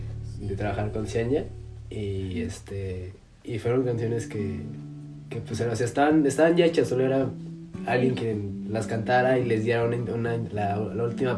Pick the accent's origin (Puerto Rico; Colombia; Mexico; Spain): Mexico; Mexico City; also born or lived in Tijuana; soy el único foráneo de la banda. Sí, yo soy de la Ciudad de México.